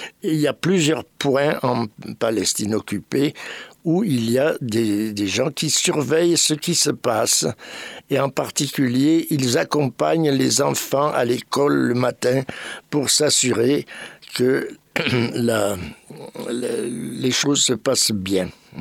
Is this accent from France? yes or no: yes; France; Moi, en tant que Français